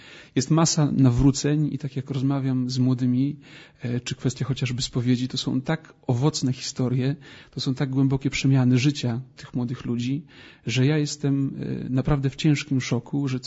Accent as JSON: {"language": "Polish", "town": "Kodeń", "region": "Lublin Voivodeship", "country": "Poland", "said": "W ogóle pochodzę z Kodnia i mój ojciec wywodzi się z Kodnia, moja babcia, więc znam to miejsce doskonale i jest ono w bardzo szczególnym takim miejscu w moim sercu."}